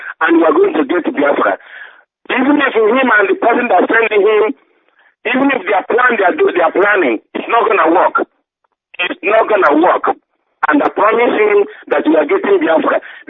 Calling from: United States; I'm calling from the United States of America.

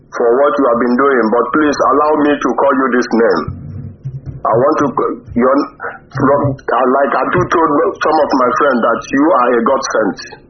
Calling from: Libya; I'm calling from Libya.

